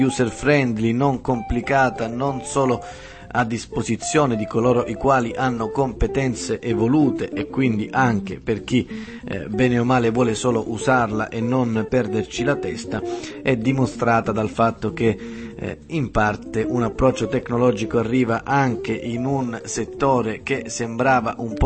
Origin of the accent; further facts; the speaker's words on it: Bergamo, Lombardy, Italy; da liberale, e da bergamasco significa lavorare di più